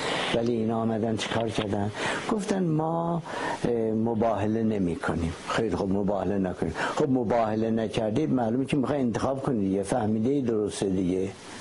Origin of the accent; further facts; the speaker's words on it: Iran; ما آمریکا نیستیم، ما فرانسه نیستیم، ما ایرانیم، ایران اسلامی هم هستیم.